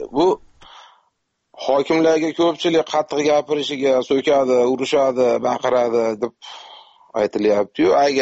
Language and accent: Uzbek; Margilan, Fergana Region, Uzbekistan; Marg'ilondanman.